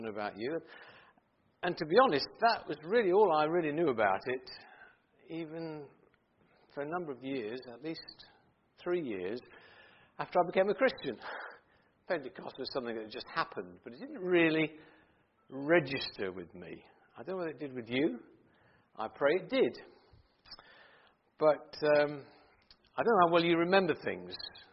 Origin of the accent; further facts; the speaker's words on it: East Midlands, United Kingdom; because we had a very good Sunday school in our little village where I grew up in Leicestershire.